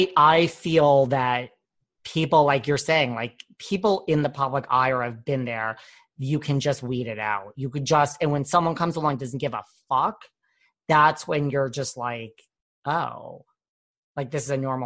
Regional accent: New York, United States; well, I was going to say after feeling I'm from the New York area.

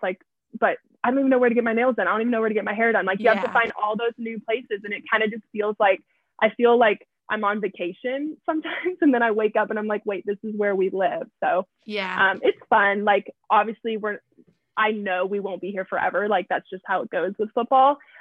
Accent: the South, United States; Which is weird because we come from the South where like Southern charm is like supposed to be a thing.

